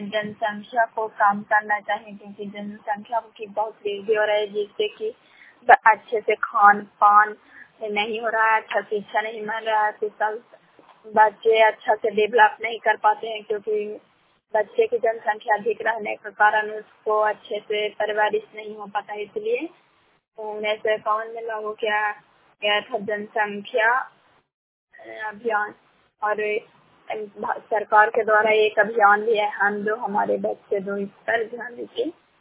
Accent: Santan, Bihar, India; ग्राम संतान प्रखंड करापटका, जिला नालंदा के निवासी हूँ।

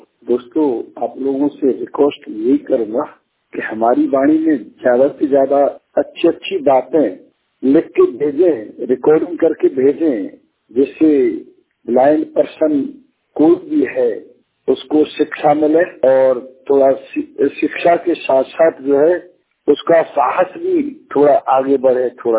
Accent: Aligarh, Uttar Pradesh, India; मैं जिला अलीगढ़ का रहने वाला हूँ।

